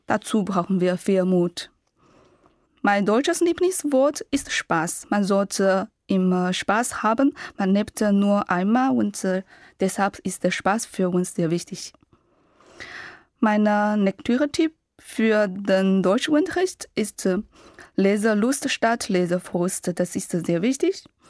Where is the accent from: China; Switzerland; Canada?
China; German is a second language; Ich komme aus China. Ich bin im Jahr 1980 geboren.